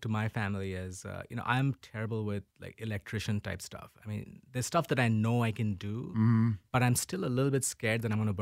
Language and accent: English; Mumbai, Maharashtra, India; moved away as an adult; also born or lived in Appleton; now in Minneapolis, United States; I grew up in Bombay, India, and I came to Wisconsin for my undergrad. Appleton, Wisconsin. And then Minneapolis.